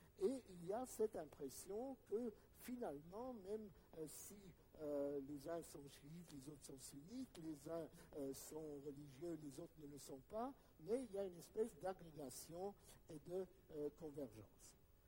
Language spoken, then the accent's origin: French; Romania; French is a second language; Certains pays, comme mon pays d'origine, la Roumanie, la Bulgarie, la Grèce, ont acquis leur indépendance au XIXe siècle